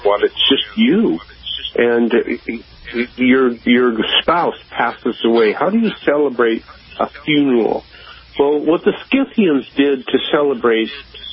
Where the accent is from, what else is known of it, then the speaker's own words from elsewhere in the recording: Montana, United States; To when I was just a kid growing up in Montana.